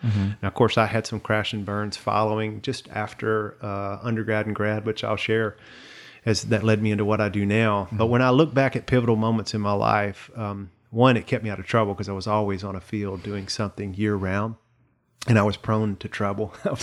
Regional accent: the South, United States; because I thought as a man's man growing up in the South, that definitely wasn't cool.

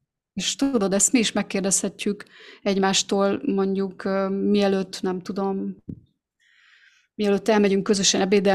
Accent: Hungary; ezt Magyarországon nem így szoktuk, ott békén hagynak.

